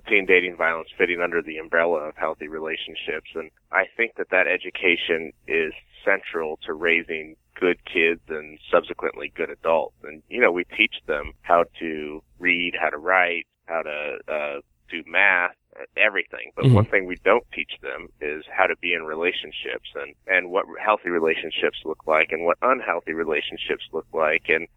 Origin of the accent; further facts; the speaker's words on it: Los Angeles, California, United States; I'm from Los Angeles.